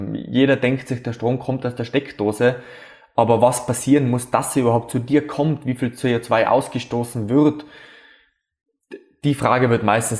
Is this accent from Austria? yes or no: yes; Austria; wenn man jetzt 1000 solche Rap-Systeme bei uns in Österreich verbauen würde